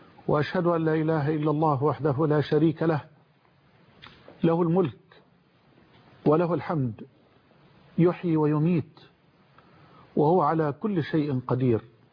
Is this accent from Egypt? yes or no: yes; Egypt; بلدنا مصر